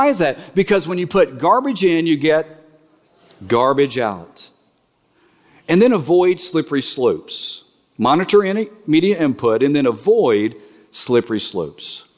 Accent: Alexandria, Louisiana, United States; when I was growing up in Castle Village in Alexandria, Louisiana, in a gingerbread house

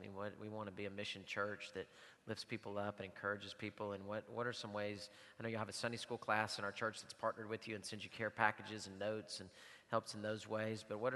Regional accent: Houston, Texas, United States; Now you're from Houston? I'm from Houston.

